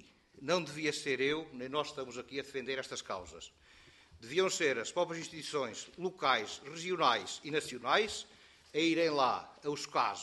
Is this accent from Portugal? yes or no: yes; Portugal; sou português de primeira, sou português de terceira.